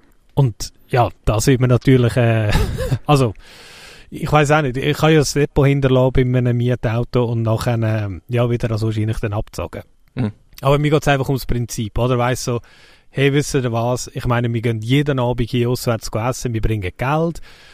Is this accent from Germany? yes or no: no; Switzerland; so pflichtbewusst, wie ich bin als Schweizer